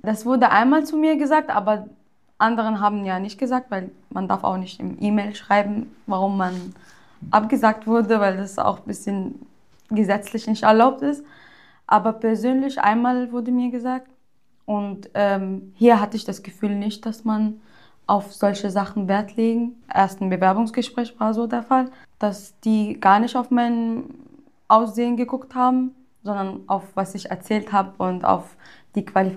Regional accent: Syria; German is a second language; now in Germany; komme ursprünglich aus Syrien.

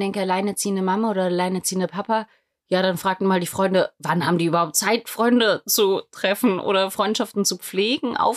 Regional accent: Vienna, Austria; ich bin ja in Wien aufgewachsen

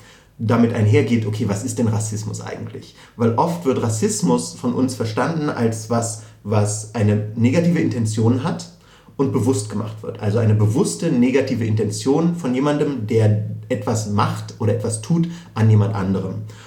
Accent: Berlin, Germany; Also es reicht nicht, wenn ich in Berlin sage, dann wird sehr oft immer noch nachgefragt, wo ich dann wirklich herkomme

